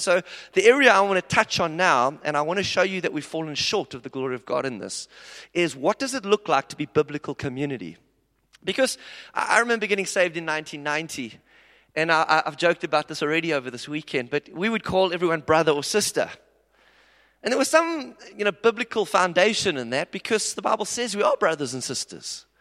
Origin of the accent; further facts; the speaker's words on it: South Africa; I come from South Africa where crime is huge.